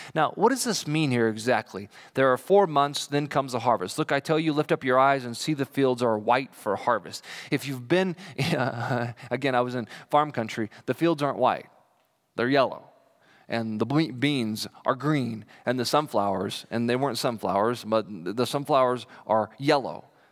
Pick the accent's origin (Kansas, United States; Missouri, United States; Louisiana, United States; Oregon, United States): Kansas, United States; I grew up in Kansas, and there's something about a wheat field